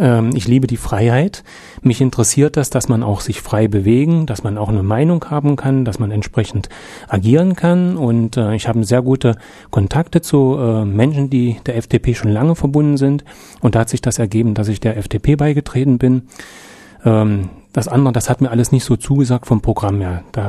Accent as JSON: {"language": "German", "town": "Quedlinburg", "region": "Saxony-Anhalt", "country": "Germany", "tie": "born or raised there", "said": "Also ich bin geboren in Quedlinburg, 1964, bin dort auch aufgewachsen, zur Schule gegangen, Gymnasium besucht, also früher hieß es ja noch EOS."}